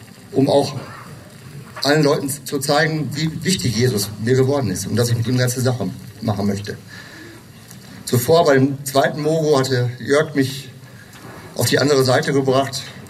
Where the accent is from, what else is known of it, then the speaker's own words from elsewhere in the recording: Lichtenau, North Rhine-Westphalia, Germany; bei uns in Lichtenau. Ich komme aus dem Kreis Paderborn.